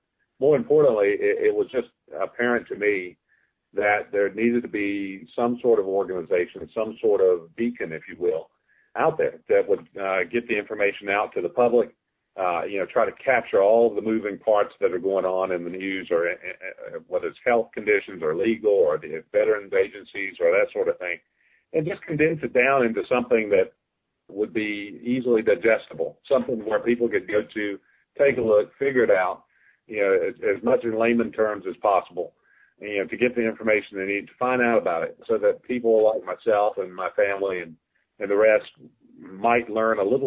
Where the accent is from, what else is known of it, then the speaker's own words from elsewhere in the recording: North Carolina, United States; I grew up in North Carolina, as you said, and my dad worked at Lejeune.